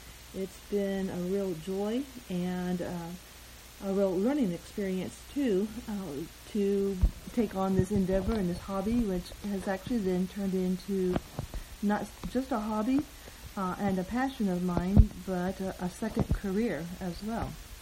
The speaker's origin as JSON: {"language": "English", "region": "Midwest", "country": "United States", "tie": "born or raised there", "said": "I grew up in the Midwest, and prairie days especially is a painting that reminds me of being out in the cornfields and witnessing the prairies from the Midwest."}